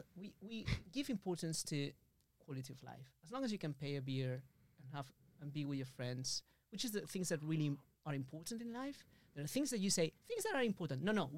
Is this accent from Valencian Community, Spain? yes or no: yes; Valencia, Valencian Community, Spain; I'm from Valencia, which is don't even try it. I come from Valencia, which is 350 kilometers underneath Barcelona.